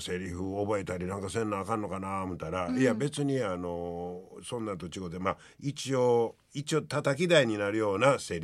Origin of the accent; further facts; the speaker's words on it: Kobe, Hyogo, Japan; 地元神戸で映画作ってます